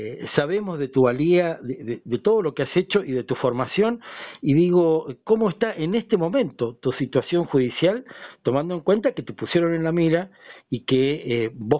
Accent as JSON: {"language": "Spanish", "region": "Mendoza", "country": "Argentina", "said": "me permití como ciudadano mendocino pedirte disculpas en nombre del Estado de Mendoza"}